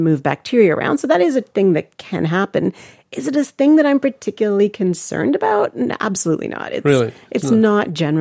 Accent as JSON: {"language": "English", "country": "Canada", "said": "So I'm from Canada originally."}